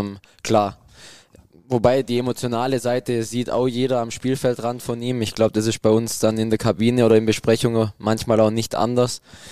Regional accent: Baden-Württemberg, Germany; Mein Sehnsuchtsort, ja, ich muss schon sagen, das ist schon mein Heimatdorf. Ich bin mittlerweile hierher gezogen. Ich fühle mich auch extrem wohl, aber es kommt dann doch nichts über mein Dorf da oben im Schwarzwald, im Nirgendwo.

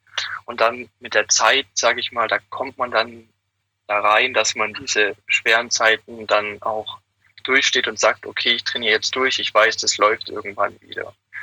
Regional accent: Germany; Ja, leider bin ich kein Ägypter, sondern Deutscher.

